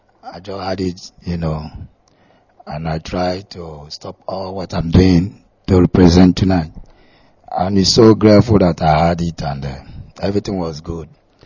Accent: Nnewi, Anambra, Nigeria; I'm from Nigeria, Aibo, for the meantime. I'm from Anambra State, east side, Nnewi side. So, and I'm living here in Nostra.

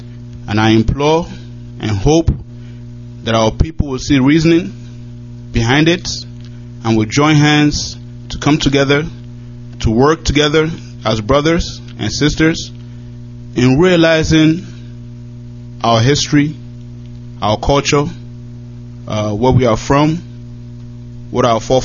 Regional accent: Ogwa, Imo, Nigeria; I am from Ogwa, in Bitolu local government, in Imo State, Biafra.

